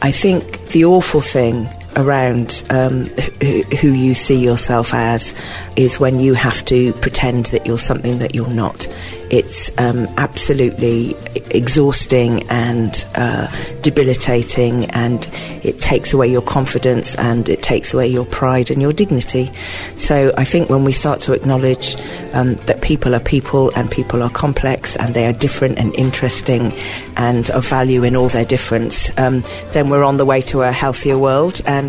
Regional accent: Bristol, South West England, United Kingdom; Group, did a Saturday school for black kids in St. Werburgh's Community Centre. Yeah, this is, it's my hometown. Did Casualty here for 3 years, yeah.

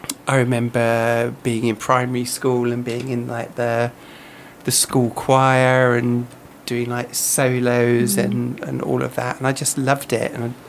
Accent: Epsom, South East England, United Kingdom; also born or lived in Surbiton, London; I was born in Surbiton in South London and moved, spent most of my life in Epsom, in Surrey.

